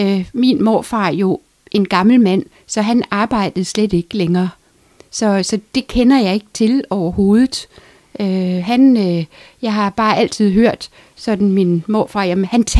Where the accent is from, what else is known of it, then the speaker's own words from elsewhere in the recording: Vanløse, Capital Region of Denmark, Denmark; also born or lived in Nørrebro; Født på Nørrebro, flyttede vi til Vanløse.